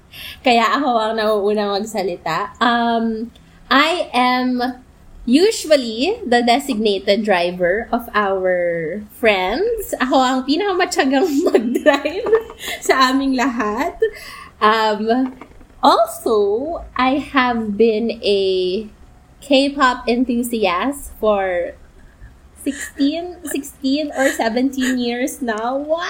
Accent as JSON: {"language": "Tagalog", "town": "Makati", "region": "Metro Manila", "country": "Philippines", "said": "I am from Makati."}